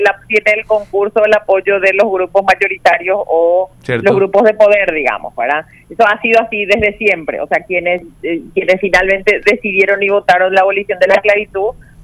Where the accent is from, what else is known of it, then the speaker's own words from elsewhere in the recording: Paraguay; como mujeres, o como paraguayas